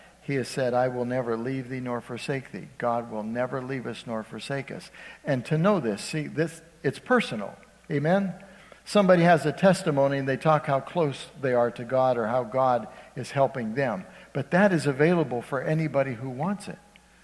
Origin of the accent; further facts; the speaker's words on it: Youngstown, Ohio, United States; I'm originally from Youngstown, Ohio, and every time we go back there's a place called Handel's Ice Cream, homemade ice cream.